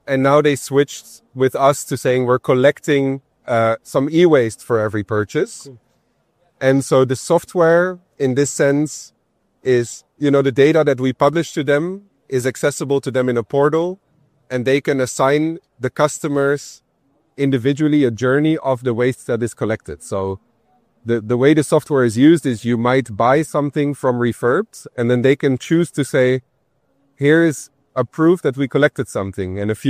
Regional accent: Netherlands; So I'm from the Netherlands.

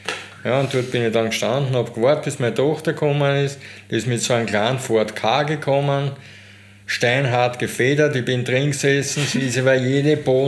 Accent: Lower Austria, Austria; ich bin ein Niederösterreicher

